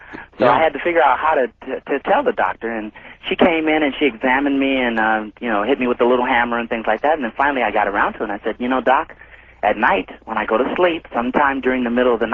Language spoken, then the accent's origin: English; Los Angeles, California, United States; I'm from Los Angeles myself.